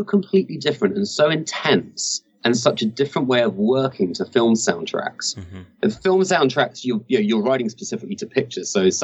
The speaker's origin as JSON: {"language": "English", "town": "Glasgow", "region": "Scotland", "country": "United Kingdom", "said": "I'm from Glasgow, where there's a big, big music scene."}